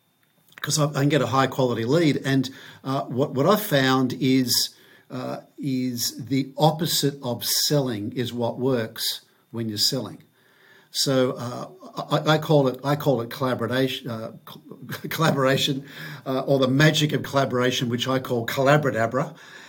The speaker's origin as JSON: {"language": "English", "town": "Manly", "region": "New South Wales", "country": "Australia", "tie": "born or raised there", "said": "I was born in Manly Hospital, and my parents also met in Manly."}